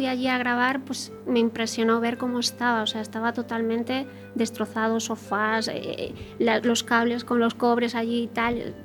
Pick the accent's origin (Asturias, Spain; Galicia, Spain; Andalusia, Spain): Galicia, Spain; Combarro; now in A Coruña, Spain; Yo no soy de aquí, soy de Combarro.